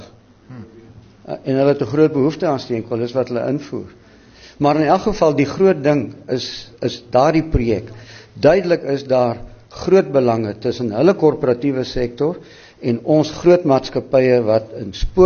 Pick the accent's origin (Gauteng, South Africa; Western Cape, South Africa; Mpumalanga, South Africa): Mpumalanga, South Africa; Ermelo; waar ek vandaan kom Ermelo, Koot, al die paaie is flenters gery deur die steenkoollorries